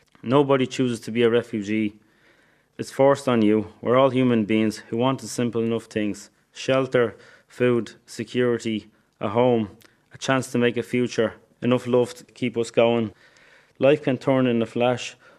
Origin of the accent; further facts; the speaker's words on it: Ireland; I'm Irish and I'm proud to be Irish, but I'm Kurdish too and I never forget it. Kurdish blood with an Irish heart.